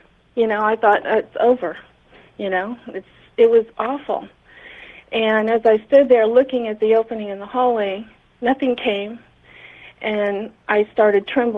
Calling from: Huntington Beach, California, United States; Hi, George. This is … calling from Huntington Beach, California.

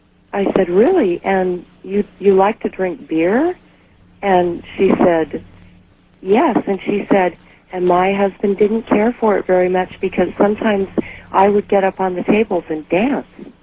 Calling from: Rochester, Washington, United States; I'm calling from Rochester, Washington.

